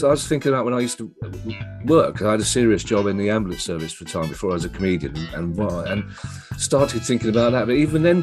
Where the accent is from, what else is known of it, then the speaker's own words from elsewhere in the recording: Streatham, London, United Kingdom; I always say South London, Paul, as well, just in case people think I'm from Richmond, which wouldn't suit which wouldn't suit the image. I'm from the Streatham Tooting Ballers, which never used to have a name, but it's now called Graveney.